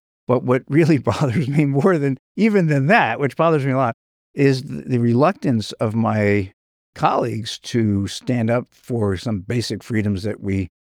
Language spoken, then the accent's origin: English; New York, United States; And I had never been west of the Poconos, so from growing up in New York.